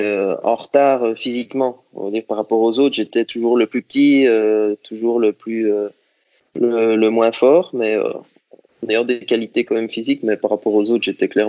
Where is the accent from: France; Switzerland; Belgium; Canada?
Belgium; Liège, Wallonia; J'ai commencé le tennis à Liège, c'est ma ville natale en Belgique, où j'ai commencé le tennis à 5 ans.